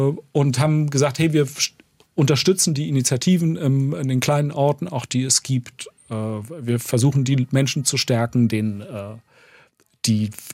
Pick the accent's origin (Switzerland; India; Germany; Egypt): Germany; East Germany; Ich lebe in Berlin und ich habe sehr früh, vor über 20 Jahren, ganz viele Bilder gemalt, die sich mit meiner Vergangenheit, meiner Kindheit in der DDR beschäftigt haben.